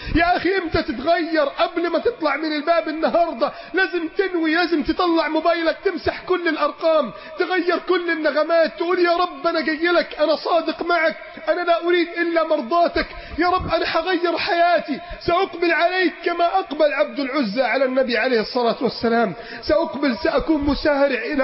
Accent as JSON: {"language": "Arabic", "town": "Alexandria", "region": "Alexandria Governorate", "country": "Egypt", "said": "عندنا في اسكندرية"}